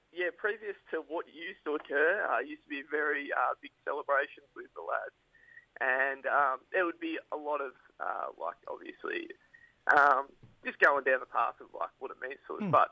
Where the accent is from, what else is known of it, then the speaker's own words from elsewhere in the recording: Victoria, Australia; I'd never been anywhere really outside of Victoria, my home state, before I joined Defence.